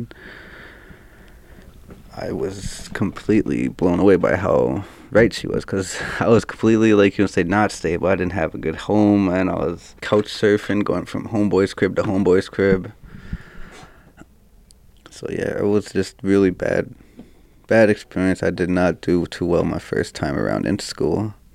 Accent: Fond du Lac, Minnesota, United States; I'm from Fond du Lac. Fond du Lac is where I'm from.

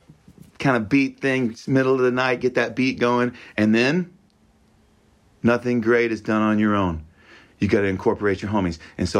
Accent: North Carolina, United States; I was from North Carolina. I wanted to... That glitz really intrigued me badly, you know.

